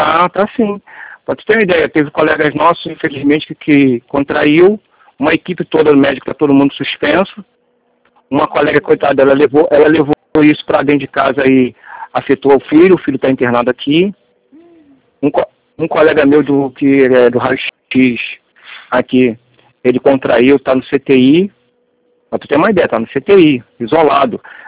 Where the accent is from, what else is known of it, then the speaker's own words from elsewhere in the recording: Rio de Janeiro, Brazil; Imagina, eu sou do Rio.